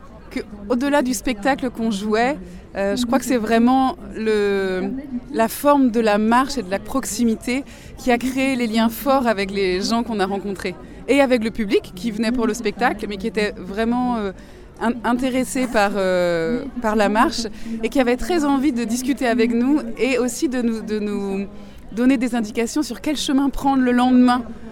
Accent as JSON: {"language": "French", "town": "Rouen", "region": "Normandy", "country": "France", "said": "Et comme on est de Rouen, je me suis dit pourquoi on se servirait pas de ça, enfin on ferait pas ça près de chez nous"}